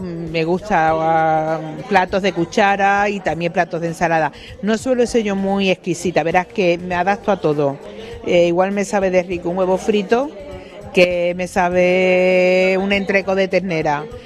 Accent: Almendralejo, Extremadura, Spain; born there; de Extremadura, porque tú sabes que yo nací en Almendralejo, mi madre es extremeña

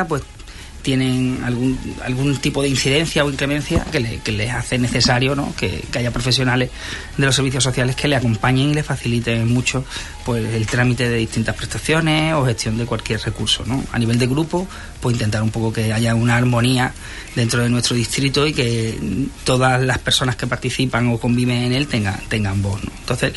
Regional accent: Huelva, Andalusia, Spain; Yo que vengo de otro barrio de aquí, de Huelva, yo soy de La Orden

